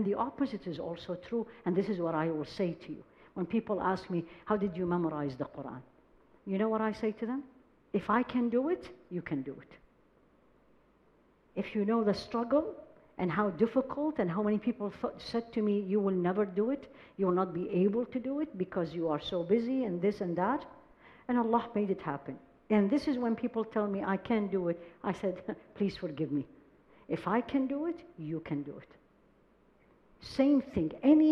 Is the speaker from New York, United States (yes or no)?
no; California, United States; I come from California, so we're very spoiled with the weather.